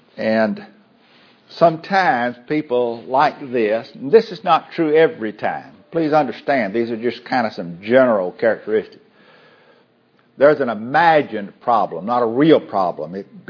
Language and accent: English; Port Arthur, Texas, United States; I've been in Umbo for 32 years. I've been hearing it the whole time. I grew up in Port Arthur, Texas.